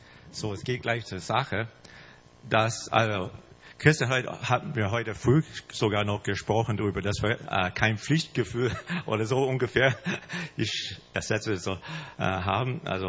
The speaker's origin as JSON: {"language": "German", "country": "Canada", "second_language": "German", "lives_now": "Germany", "said": "Ich bin Kanadier, also sonst sage ich nicht viel heute."}